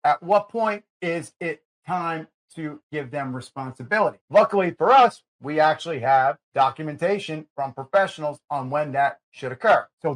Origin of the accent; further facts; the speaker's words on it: New Jersey, United States; we all know I'm from Jersey, and we film in D.C.